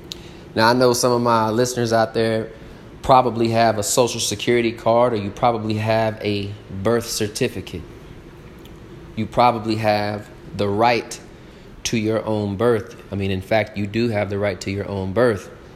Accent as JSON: {"language": "English", "town": "Lubbock", "region": "Texas", "country": "United States", "tie": "born or raised there", "said": "this is a West Texas thing, baby. I'm born and raised in Lubbock, Texas"}